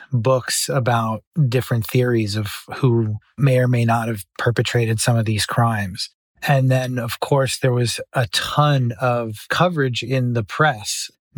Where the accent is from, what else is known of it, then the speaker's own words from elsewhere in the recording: Boston, Massachusetts, United States; I loved growing up in Boston. I was always interested in, you know, trying to find a Boston story to tell.